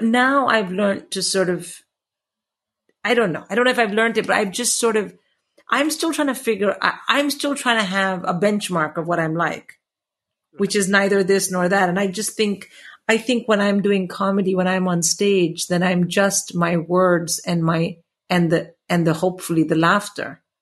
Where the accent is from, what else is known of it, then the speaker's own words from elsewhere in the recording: India; now in England, United Kingdom; because when I came to England from India, I was not perceived in any way as a nerd or a geek.